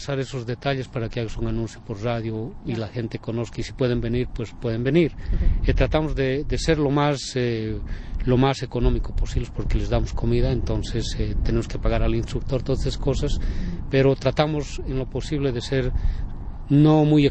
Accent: Bolivia; soy de Sudamérica, soy boliviano, soy parte de la cultura quechua, tengo todavía sangre, diría, quechua, porque aún mantengo, digamos, mi lenguaje y mantengo parte de la tradición de mis

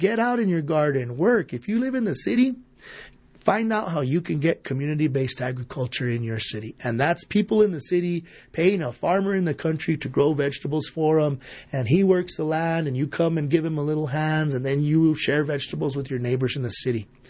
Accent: Towson, Maryland, United States; I grew up in Towson. I'm not a sidewalk person.

